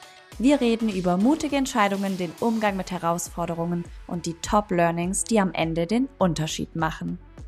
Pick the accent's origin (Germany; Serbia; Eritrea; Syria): Germany; Ravensburg, Baden-Württemberg; Heute bin ich vor Ort bei Vetter in meiner Heimatstadt Ravensburg